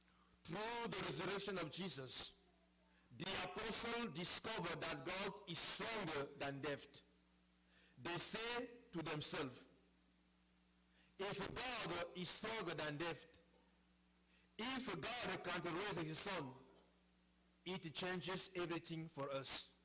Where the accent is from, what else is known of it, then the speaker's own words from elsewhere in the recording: Cameroon; now in United States; I'm from Africa, Cameroon. Do you think I'm from the south of Chicago? No. I'm from Africa.